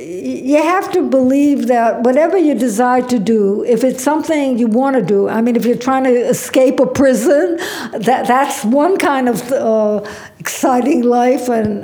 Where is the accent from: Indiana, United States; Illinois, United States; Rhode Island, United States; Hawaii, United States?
Rhode Island, United States; Providence; When I grew up in Providence, Rhode Island, the Bonham and Bailey Circus would come down the street with the elephants and the tigers